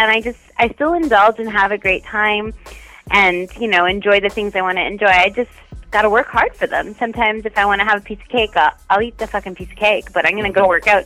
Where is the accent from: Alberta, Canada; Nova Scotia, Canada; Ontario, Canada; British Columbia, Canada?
Ontario, Canada; Toronto; Yep, born and raised in Toronto, Canada. Canadian.